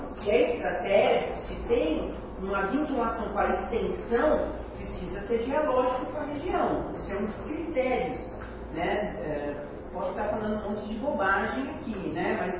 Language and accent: Portuguese; Mauá, São Paulo, Brazil; eu sou de Mauá